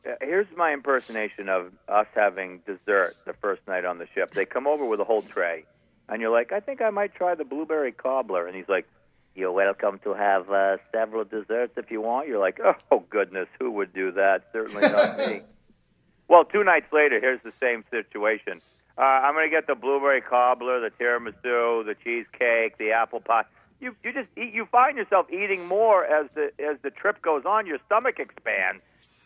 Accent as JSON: {"language": "English", "region": "Maine", "country": "United States", "said": "We're from Maine. We spent $6,000 so we could sit on the beach over there."}